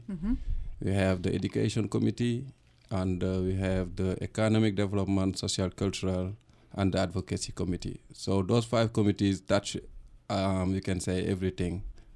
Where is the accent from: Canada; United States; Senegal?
Senegal; Yes, I'm from Senegal, yeah. West Africa.